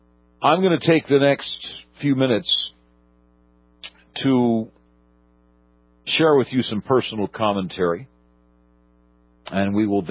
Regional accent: United States; Because frankly, I'm an American.

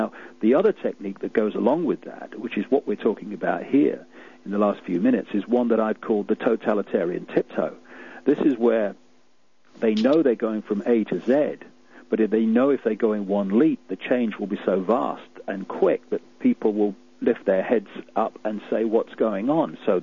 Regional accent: United Kingdom; born there; So I was born in Britain, and they call me British.

